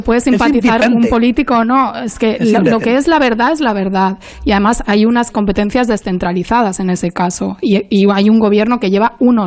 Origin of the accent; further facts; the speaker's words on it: Spain; como ciudadana española